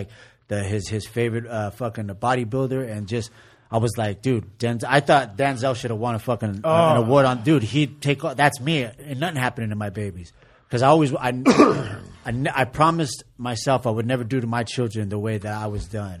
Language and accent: English; San Diego, California, United States; And I'm not from Boyle Heights, I'm from San Diego, but it's so much love and respect for Father Greg and what he's done for me.